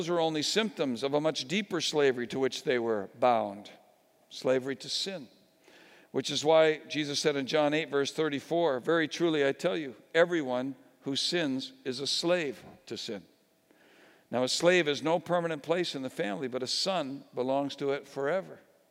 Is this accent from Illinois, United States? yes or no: no; Connecticut, United States; I came from Connecticut, the Constitution state.